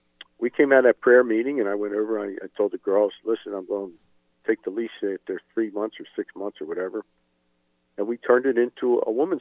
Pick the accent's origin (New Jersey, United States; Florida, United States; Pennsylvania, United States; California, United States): Pennsylvania, United States; Jenkintown; We were raised in Jenkintown, and I was the oldest of 12.